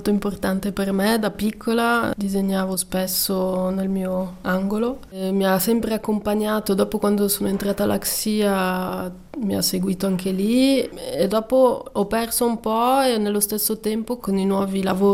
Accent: Ticino, Switzerland; visto che sono cresciuta in Ticino, mi sento ticinese, anche se di origine non lo sono, ma sono nata proprio con la cultura ticinese. Sono nata in un paesino dove, ai tempi, dove ero piccola, c'era molta natura

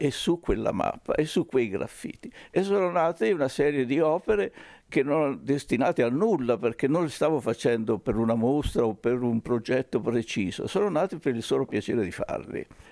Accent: Colli del Tronto, Marche, Italy; born there

